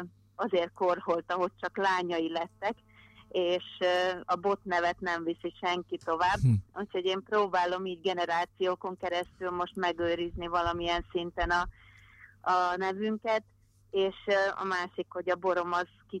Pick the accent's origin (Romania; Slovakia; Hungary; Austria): Slovakia; Trnava Region; mert mi felvidékről származunk, olyan helyről, ahol nem igazán van szőlő